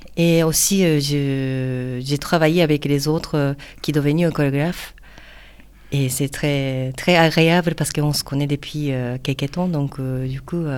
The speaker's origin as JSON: {"language": "French", "region": "Osaka", "country": "Japan", "second_language": "French", "said": "Bon, moi, je viens d'Osaka."}